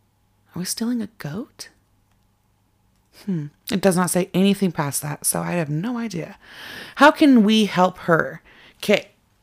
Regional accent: Carlsbad, New Mexico, United States; Thank goodness the local bank manager in my hometown of Carlsbad, New Mexico, called me

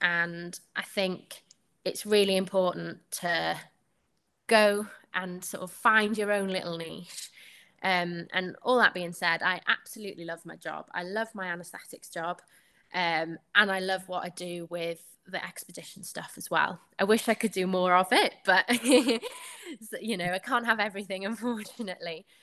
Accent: Wales, United Kingdom; first language Welsh; English is a second language; so my first language is Welsh. I speak Welsh to all my family.

